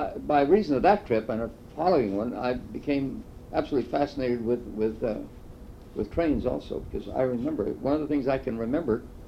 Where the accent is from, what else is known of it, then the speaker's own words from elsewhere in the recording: Detroit, Michigan, United States; born there; My mother and father lived in Detroit. I was born in Detroit in 1907.